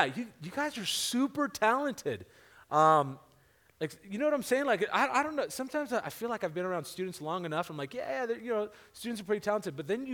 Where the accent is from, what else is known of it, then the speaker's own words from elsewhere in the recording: San Diego, California, United States; now in Arizona, United States; I grew up in San Diego. I live in Arizona, but I grew up in San Diego. I grew up by a beach and Jesus.